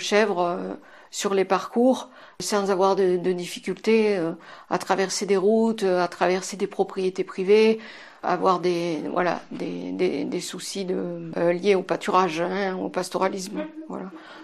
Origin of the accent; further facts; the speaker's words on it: Istres, Provence-Alpes-Côte d'Azur, France; je viens des Bouches-du-Rhône. Donc, je suis une Istrienne, donc une Provençale de souche, on va dire.